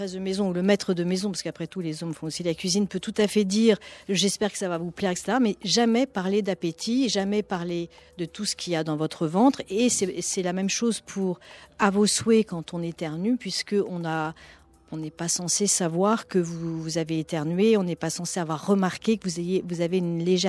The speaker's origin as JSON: {"language": "French", "town": "Paris", "region": "Île-de-France", "country": "France", "said": "Oui, mais je suis parisienne et sans doute au fond un petit peu snob"}